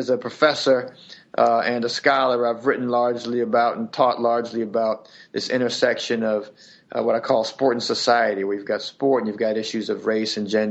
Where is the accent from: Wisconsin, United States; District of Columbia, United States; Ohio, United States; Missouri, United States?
District of Columbia, United States; Washington; I grew up in Washington, D.C. area